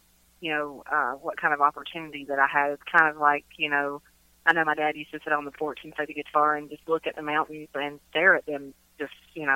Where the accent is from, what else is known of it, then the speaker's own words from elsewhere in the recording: Grundy, Virginia, United States; now in North Carolina, United States; And I'm from Grundy, Virginia, and my dad was a coal miner.